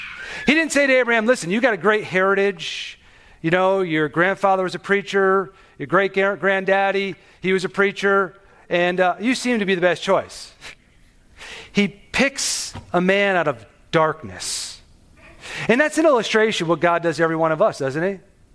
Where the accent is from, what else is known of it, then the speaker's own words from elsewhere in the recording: New York, United States; I come from New York, so it snows a lot.